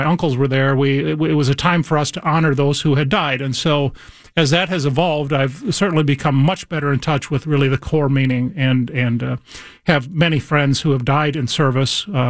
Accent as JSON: {"language": "English", "town": "Mankato", "region": "Minnesota", "country": "United States", "said": "I come from a Catholic family. I'm from Mankato, Minnesota."}